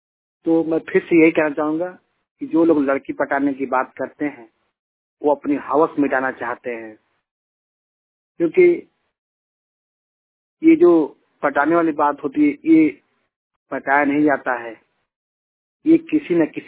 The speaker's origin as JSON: {"language": "Hindi", "town": "Mail Bazar", "region": "Uttar Pradesh", "country": "India", "said": "जिला देवरिया, उत्तर प्रदेश, ग्राम मईल बाजार का रहने वाला हूँ"}